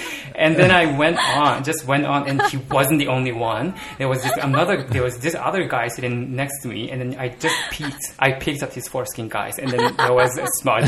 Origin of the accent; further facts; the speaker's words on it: Japan; English is a second language; I was born and raised in Japan. I went to, you know, public schools